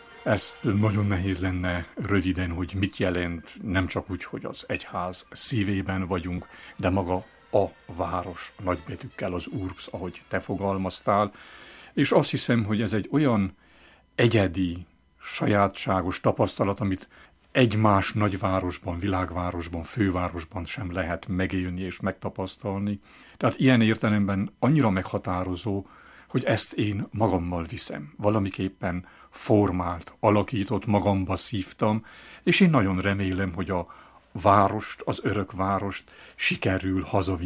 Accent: Transylvania, Romania; now in Rome, Italy; én többet éltem Rómában, mint otthon Erdélyben. Így azt is elmondhatom, hogy Rómában is itthon vagyok, tehát itthonról megyek haza.

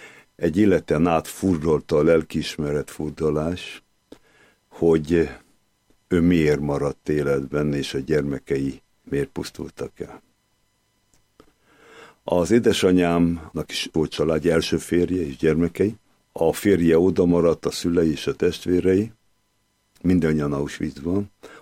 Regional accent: Szabolcs-Szatmár-Bereg, Hungary; born there; 1948-ban születtem Szabolcs-Szatmár Bereg megyei két nagyközséget említenék meg, az első Csenger, a másik Tarpa. Az édesapám családja generációkon keresztül Csengerben élt, az édesanyámé pedig Tarpán.

